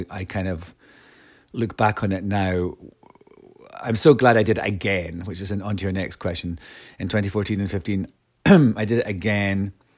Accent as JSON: {"language": "English", "region": "Scotland", "country": "United Kingdom", "tie": "born or raised there", "also_born_or_lived": "Aberfeldy", "said": "But I grew up in Angus, which is the neighbouring county in Scotland, near the little town of Carnoustie, where they do golf tournaments. And I grew up in a country estate."}